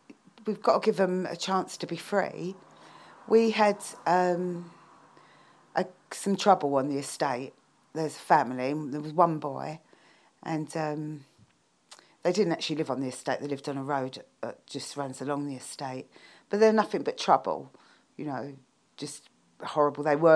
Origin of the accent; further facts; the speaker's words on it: Sydenham, London, United Kingdom; I live in London, in southeast London, and I was brought up in Sydenham